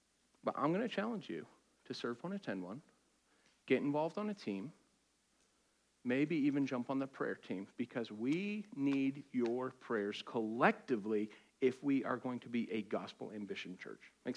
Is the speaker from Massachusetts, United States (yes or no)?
yes; Boston, Massachusetts, United States; I'm from Boston, okay? I don't know you. We need our space.